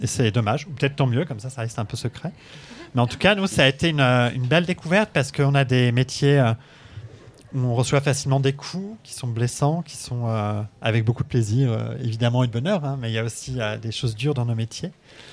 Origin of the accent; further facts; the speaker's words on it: Paris, Île-de-France, France; also born or lived in Nantes; nous, on vient de Paris avec Colline, et ensuite on a habité Nantes. Et c'est deux villes qui sont assez dures, où les gens sont pas très très aimables.